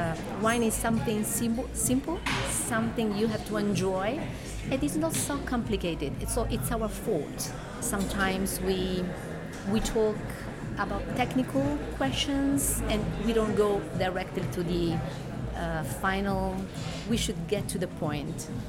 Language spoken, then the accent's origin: English; South Italy, Italy; now in Verona, Italy; I'm really Italian, but the name is Greek. My parents are a little bit creative. I was born in Italy, in the south of Italy, but I live in Verona together with my family.